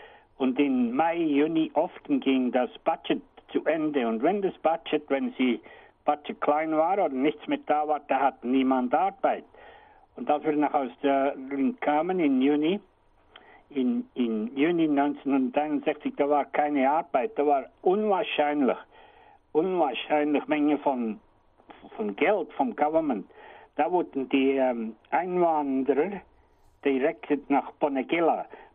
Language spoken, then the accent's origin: German; Bern, Switzerland; moved away as an adult; also born or lived in Lausanne; ich bin in Kanton Bern aufgewachsen, in der Schweiz. Nach der Lehre, nach der Rekrutenschule ging ich nach Lausanne und habe in Lausanne gearbeitet.